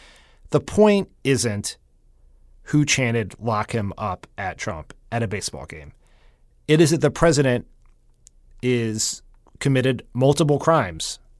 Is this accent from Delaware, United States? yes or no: yes; Delaware, United States; like my home state Senator Chris Coons today was very upset about this.